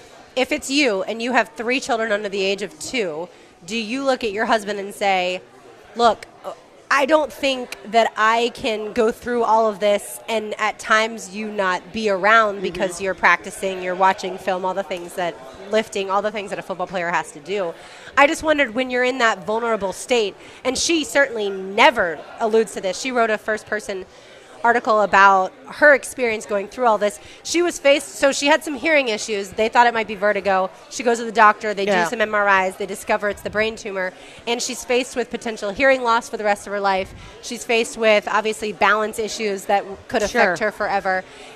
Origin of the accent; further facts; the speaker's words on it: Jacksonville, Florida, United States; That's, you know, we're from Jackson, or I'm from Jacksonville, and that's just what happens.